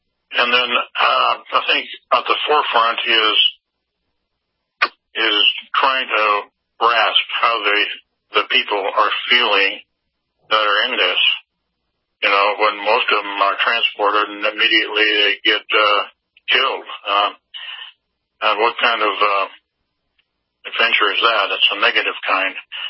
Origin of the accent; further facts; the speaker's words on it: Montana, United States; I grew up in Montana in the sticks, and my parents worked, and we were on our own, my brother and I, so we just roamed through the mountains and rivers